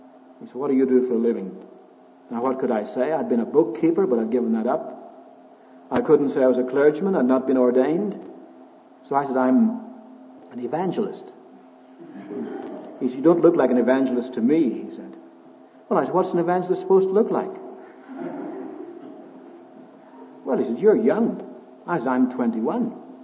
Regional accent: Ireland; I said, "No, I'm from Ireland." He said, "I knew you were a foreigner as soon as you opened your mouth."

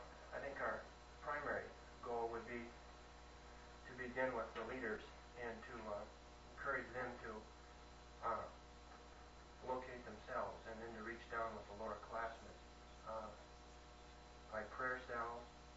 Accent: Seattle, Washington, United States

